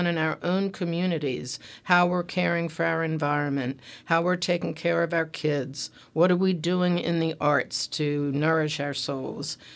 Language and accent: English; Baltimore, Maryland, United States; Reflections on Baltimore, my hometown.